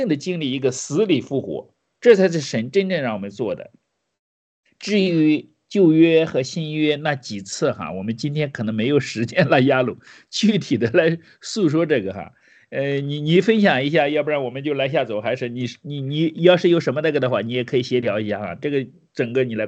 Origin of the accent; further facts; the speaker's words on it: China; 从某种这一点，我们中国人是认识不到的哈